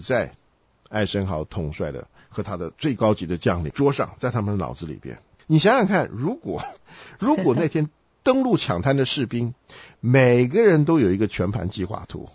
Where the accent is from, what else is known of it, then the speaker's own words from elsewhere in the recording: China; 今天呢，轮到我们中国人、东方人、朝鲜人。